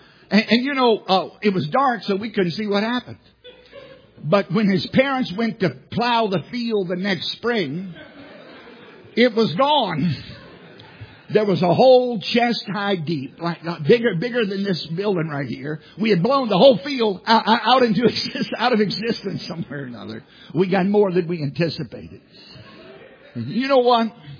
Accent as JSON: {"language": "English", "region": "Virginia", "country": "United States", "tie": "born or raised there", "said": "I told you I grew up in Southside, Virginia. You can probably tell I'm not from Boston or the Bronx."}